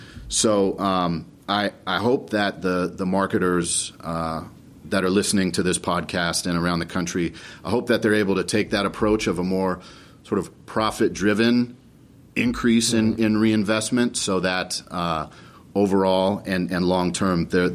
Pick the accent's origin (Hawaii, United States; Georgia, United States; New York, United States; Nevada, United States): Nevada, United States; Las Vegas; Look, I'm born and raised in this town. I grew up in Vegas